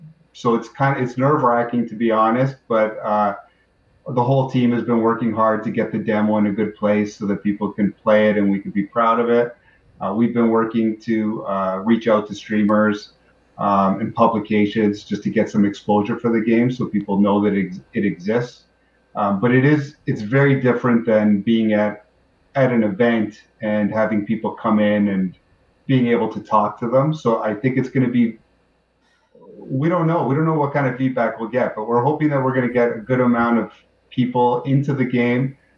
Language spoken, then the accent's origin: English; Canada; Yeah, I think being Canadian is definitely helpful.